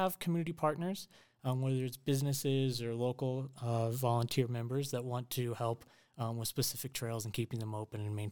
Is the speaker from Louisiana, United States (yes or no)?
no; Indiana, United States; now in Alamosa, United States; I come from Indiana, which is only a couple hundred feet above sea level to 7,500 feet here in Alamosa.